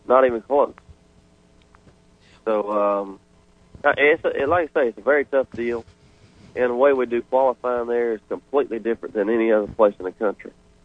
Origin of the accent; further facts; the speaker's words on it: Florida, United States; Yeah, I grew up here in Florida, raced in, you know, Florida most all my life until I started traveling a little bit.